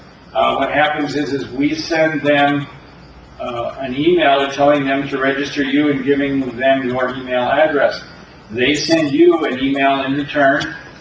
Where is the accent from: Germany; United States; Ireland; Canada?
United States; Colorado; I didn't live in Denver, I was from Colorado, but back when I lived there, Castle Rock and Aurora were miles and miles apart.